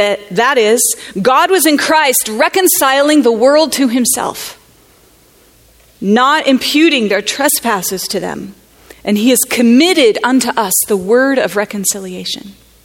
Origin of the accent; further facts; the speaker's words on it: Grand Canyon, Arizona, United States; And I grew up in the Grand Canyon, as Perry said